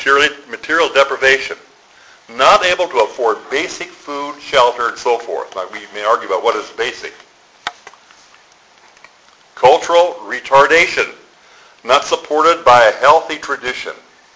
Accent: South Dakota, United States; I've shared this several times in terms of where I grew up in South Dakota, where everybody was, by today's standards, in that situation.

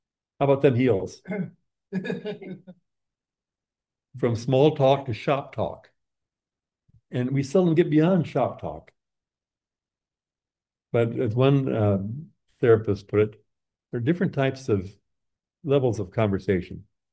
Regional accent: Midwest, United States; why was that so difficult in the culture I grew up in the Midwest?

